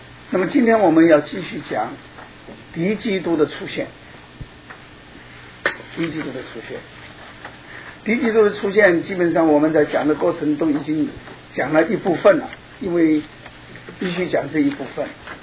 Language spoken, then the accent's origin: Chinese; China; 我们是中国人